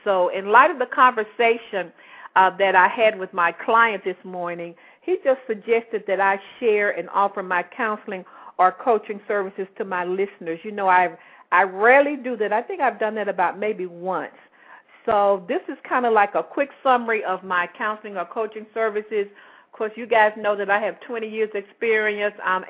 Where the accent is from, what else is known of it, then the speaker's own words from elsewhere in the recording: Chattanooga, Tennessee, United States; I just returned from Chattanooga, Tennessee, which is my hometown. And for those of you who are not familiar with this area, it's about 2 hours away from Atlanta